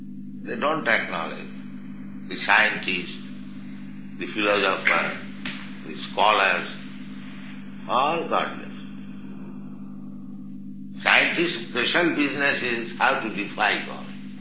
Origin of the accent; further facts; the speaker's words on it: India; English is a second language; I'm Indian.